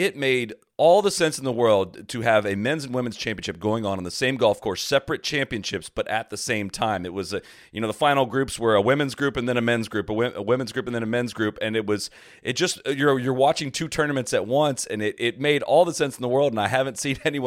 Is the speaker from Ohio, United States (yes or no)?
yes; Dublin, Ohio, United States; That's exactly right. Yeah, that was actually my backyard. I grew up in Dublin, Ohio, and that was at that course.